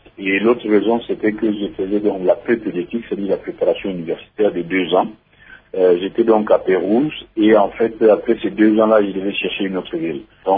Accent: Kinshasa, DR Congo; moved away as an adult; also born or lived in Italy; now in Czech Republic; Donc, je suis allé de Kinshasa pour Brazzaville, et de Brazzaville pour l'Italie, enfin l'Italie pour l'ex-Tchécoslovaquie

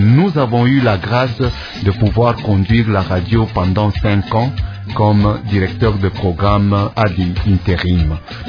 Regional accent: Likasi, Haut-Katanga, DR Congo; Je suis né à Likasi dans le Katanga, et c'est au Katanga que j'ai commencé mes études.

